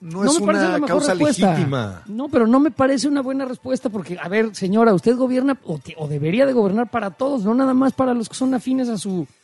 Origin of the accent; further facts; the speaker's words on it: Mexico; somos mexicanos